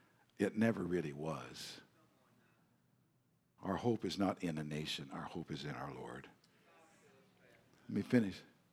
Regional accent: the West, United States; I grew up in the American secular West as a part of a religious minority there. And I was fortunate enough to get a scholarship to attend Yale. So I moved to the East Coast

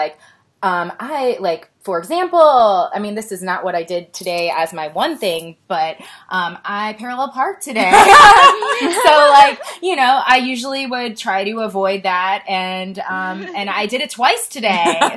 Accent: Midwest, United States; Oh, yeah. I'm from the Midwest.

